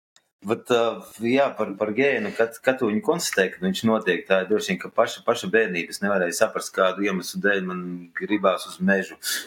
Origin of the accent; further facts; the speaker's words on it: Cēsis, Vidzeme, Latvia; kaut kad es no Cēsīm, no mazas pilsētas, dzīvoju kaut kur citur